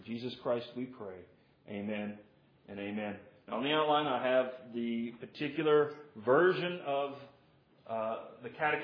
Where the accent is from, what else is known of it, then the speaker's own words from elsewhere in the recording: the South, United States; I'm from the South. And in the South, some of our grandparents are known as Big Mama.